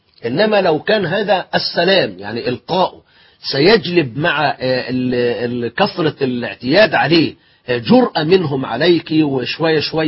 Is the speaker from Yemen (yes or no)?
no; Egypt; يعني ما بينك أنت وسلفاتك كما نسميهم في اللغة العامية عندنا في مصر اللي هما زوجات إخوان الزوج